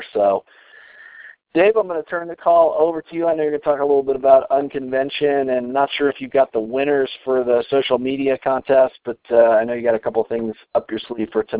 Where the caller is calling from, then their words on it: Colorado, United States; I'm calling in from Colorado tonight.